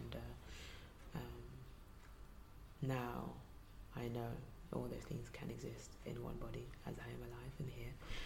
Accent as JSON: {"language": "English", "country": "Nigeria", "tie": "born or raised there", "also_born_or_lived": "London", "said": "I grew up partly in Nigeria and also in London. Before settling here for secondary school, and my upbringing and the Christian context"}